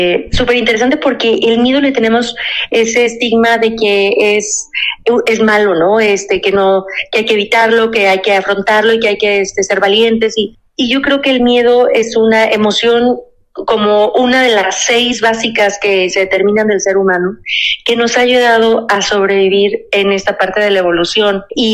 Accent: Aguascalientes, Mexico; Porque aparte yo soy de Aguascalientes, acá no tenemos montañas ni tenemos la oportunidad de tener cursos o un club alpino.

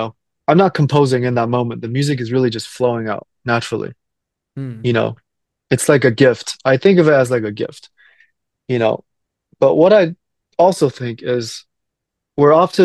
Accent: Toronto, Ontario, Canada; also born or lived in Beijing, China; So I was born in Beijing, but I moved to Toronto when I was six, so I can't say culturally I'm that influenced by Chinese culture.

